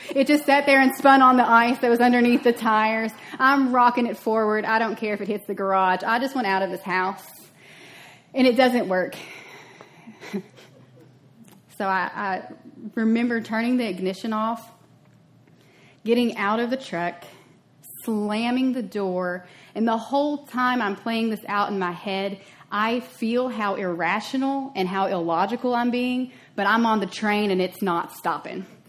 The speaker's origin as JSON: {"language": "English", "town": "Cloverport", "region": "Kentucky", "country": "United States", "tie": "born or raised there", "said": "I grew up in Cloverport, Kentucky. That's in Breckinridge County."}